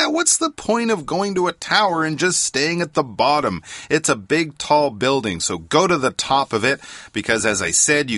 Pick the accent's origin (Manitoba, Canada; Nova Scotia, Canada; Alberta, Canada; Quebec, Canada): Quebec, Canada; Well, since I'm from Quebec, you must go to the Sugar Shack, a cabane à sucre, and have some maple syrup right out of the tree.